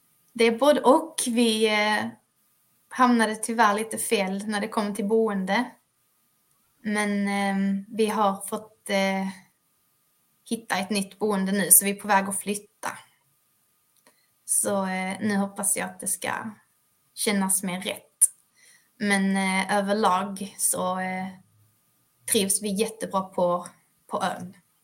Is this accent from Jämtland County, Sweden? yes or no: no; Malmö, Skåne, Sweden; now in Bornholm, Denmark; det var ju mycket för att vi kommer från Skåne och att det är nära familjen hemma i Malmö och så.